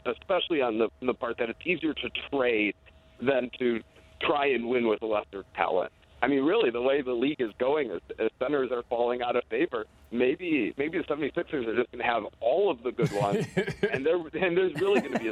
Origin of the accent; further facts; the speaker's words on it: Flint, Michigan, United States; I'm from Flint